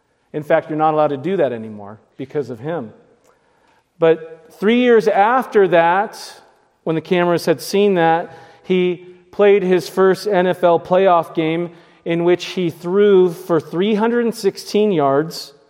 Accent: California, United States; But I remember growing up in California, and distinctly, we would go get In-N-Out Burger

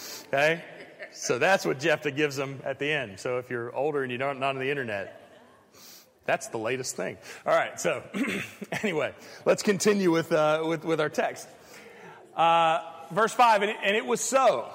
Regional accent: Pittsburgh, Pennsylvania, United States; accent: Western PA; So, and I grew up in Pittsburgh, and I can tell a Western PA accent like that. Okay? Now I've lost it all

